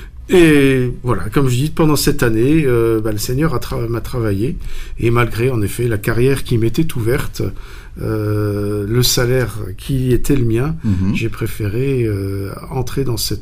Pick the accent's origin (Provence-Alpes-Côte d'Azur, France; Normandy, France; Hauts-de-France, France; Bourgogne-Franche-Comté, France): Provence-Alpes-Côte d'Azur, France; Nice; also born or lived in Antibes / Marseille / Geneva / London; Je suis né sur la Côte d'Azur, à Antibes. J'ai passé les 11 premières années de ma vie à Nice. Ensuite, j'étais à Marseille, puis à Genève.